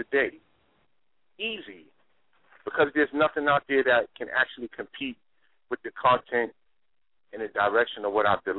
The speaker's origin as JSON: {"language": "English", "town": "Bronx", "region": "New York", "country": "United States", "said": "I'm from the Bronx. You know, between Bronx and Harlem, I'm very well known."}